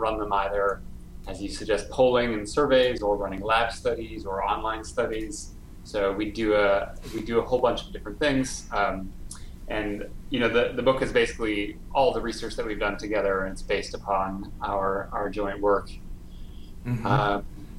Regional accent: Canada; I am Canadian.

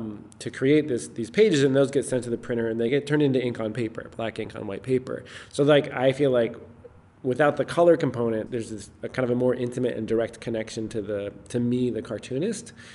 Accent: United States; that's incredibly intimidating for me as an American writer who does not speak or read German

